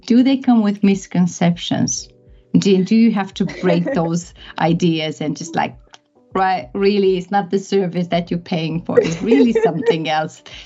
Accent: Romania; I'm originally from Romania.

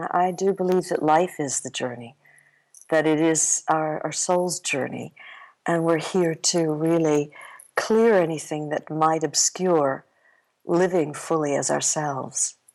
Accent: New York City, New York, United States; I'm from New York City, but my mom lives in upstate New York, and she's 95.

